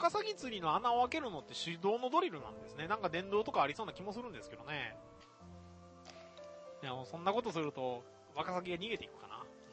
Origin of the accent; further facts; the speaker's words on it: Hokkaido, Japan; 冬真っ只中の道民です。